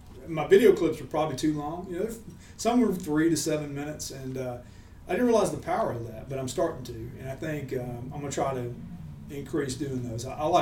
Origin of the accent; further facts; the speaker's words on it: Tennessee, United States; well, why is it that growing up in Tennessee, I've never heard about these grand prairies or these grand savannas?